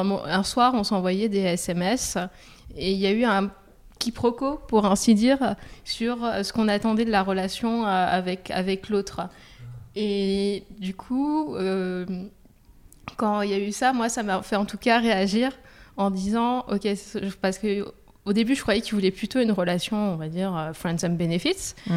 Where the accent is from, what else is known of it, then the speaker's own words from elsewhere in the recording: Toulouse, Occitanie, France; moi, je viens de Toulouse et le reste de ma famille est à Toulouse.